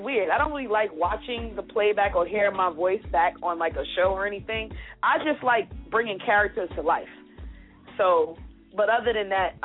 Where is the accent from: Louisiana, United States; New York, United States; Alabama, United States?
New York, United States; Brooklyn; Well, I'm from Brooklyn, New York. I always got to throw that out there, shout it out. Brooklyn, of course, all day. So basically, I grew up in Brooklyn, always wanted to dance.